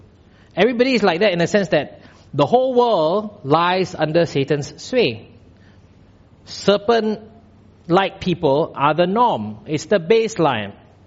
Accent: Malaysia; Look, as a Malaysian Chinese, we generally do not have a deep sense of rootedness in the country.

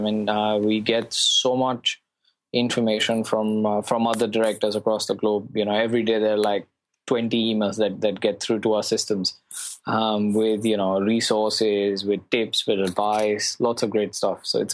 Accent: India; now in Hong Kong; I'm an Indian. I'm settled in Hong Kong.

